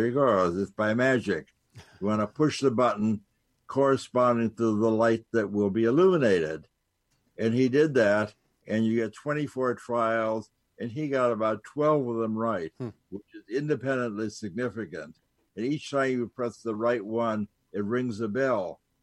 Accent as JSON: {"language": "English", "region": "New York", "country": "United States", "said": "I was coming to a conference and talking to the cab driver, as I always do, that I'm from New York, and you always chat up the cab driver."}